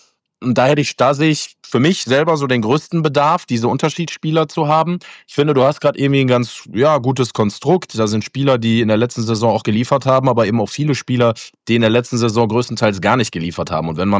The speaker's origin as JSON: {"language": "German", "town": "Essen", "region": "North Rhine-Westphalia", "country": "Germany", "said": "bei uns in der Familie ist es tatsächlich so, wir kommen alle aus Essen"}